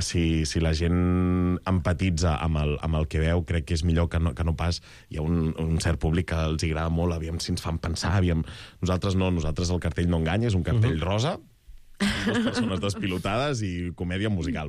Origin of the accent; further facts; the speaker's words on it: Catalonia, Spain; com que jo sóc català i ella és malaguenya